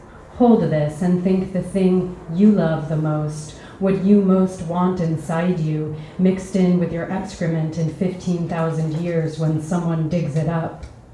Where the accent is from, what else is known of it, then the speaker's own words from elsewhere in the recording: Los Alamos, New Mexico, United States; I grew up in Los Alamos, New Mexico, which is where the first atomic bombs were made and where there's still a nuclear laboratory.